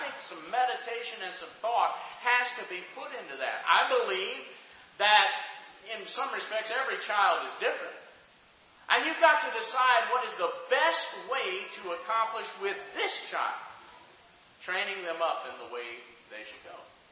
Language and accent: English; Alabama, United States; written by a lady from my home state of Alabama, Wes's home state, Harper Lee.